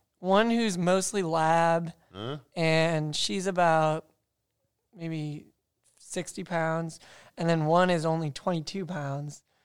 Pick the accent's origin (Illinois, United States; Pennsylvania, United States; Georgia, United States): Illinois, United States; Chicago; growing up in Chicago, Chicago area, I guess I'll say, there's not as much natural beauty.